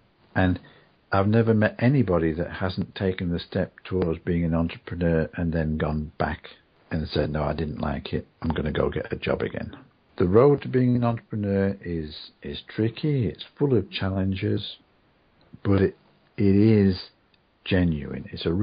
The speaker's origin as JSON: {"language": "English", "region": "England", "country": "United Kingdom", "said": "you know, we're English and we're very, very, we're not good at putting ourselves forward."}